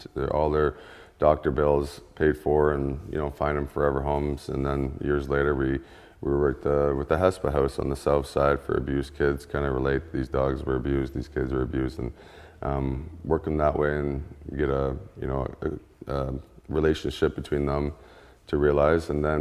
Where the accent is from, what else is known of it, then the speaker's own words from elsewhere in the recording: Ontario, Canada; we're from Ontario, Canada